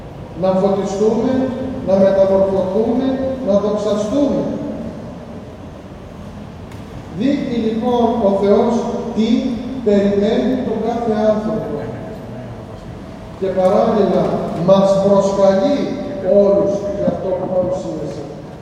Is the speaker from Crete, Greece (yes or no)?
yes; Heraklion, Crete, Greece; moved away as an adult; όταν ήρθα εδώ, νεαρό παιδί, από την ιδιαίτερη πατρίδα μου, την Κρήτη, το Ηράκλειο, να σπουδάζω την Ιερά Επιστήμη